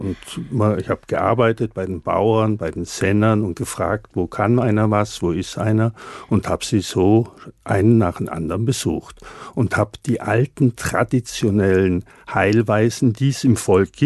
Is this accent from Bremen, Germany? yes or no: no; Bavaria, Germany; Ich bin im Allgäu aufgewachsen